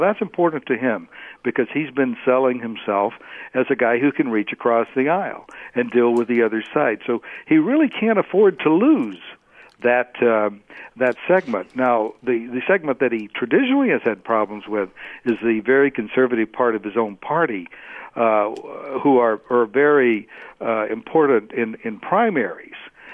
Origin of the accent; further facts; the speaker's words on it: New Jersey, United States; people found out I was from New Jersey, they would say, oh, I love your governor.